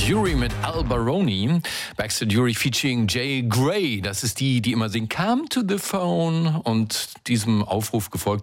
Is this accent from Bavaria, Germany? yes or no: no; Berlin, Germany; ich komme aus Berlin, ja, hier ist immer viel